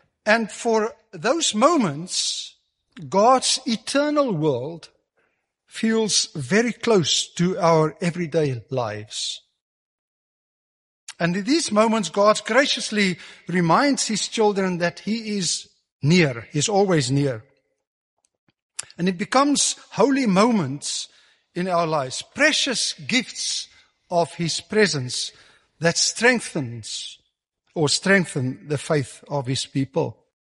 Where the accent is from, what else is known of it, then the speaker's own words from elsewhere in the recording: South Africa; first language Afrikaans; English is a second language; You know, I'm Afrikaans speaking, so I say things maybe a little bit different.